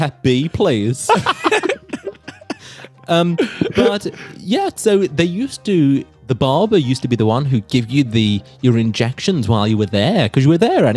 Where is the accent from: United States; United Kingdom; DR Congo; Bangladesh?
United Kingdom; Because I'm British.